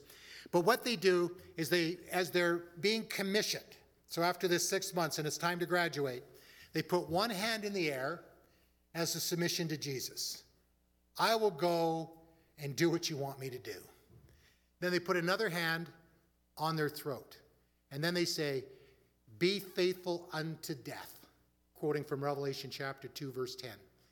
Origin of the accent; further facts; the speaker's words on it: Canada; my Canadian passport means nothing to them.